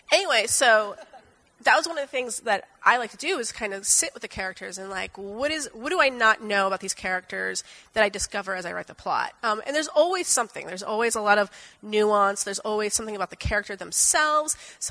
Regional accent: West Coast, United States; I'm originally from the West Coast, and every time I go somewhere else, they're like, why do you talk so fast?

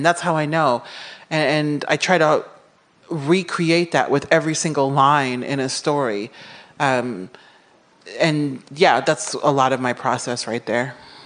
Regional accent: Nebraska, United States; I'm from the Midwest. I was born in Nebraska. I've lived in the Midwest for about 30 of my 42 years.

